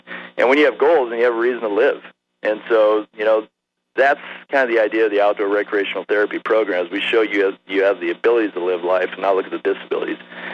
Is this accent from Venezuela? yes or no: no; Washington, United States; moved away; Originally from Eastern Washington, and then my father and I, we got some land up here in Montana about 17 years ago